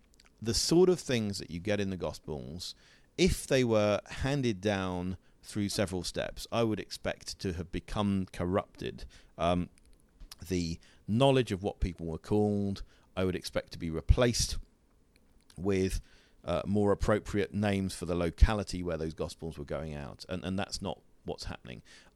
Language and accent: English; United Kingdom; So I'm from Britain, but in Britain, I could go to Manchester or I could go to Oxford